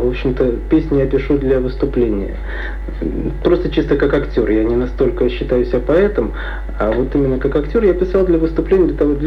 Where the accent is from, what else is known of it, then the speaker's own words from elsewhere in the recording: Saint Petersburg, Russia; now in Israel; Я приехал из Ленинграда в 90-м году.